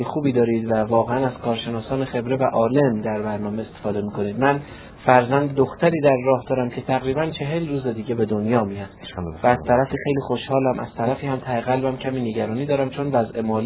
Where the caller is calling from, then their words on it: Shiraz, Fars, Iran; از شیرازم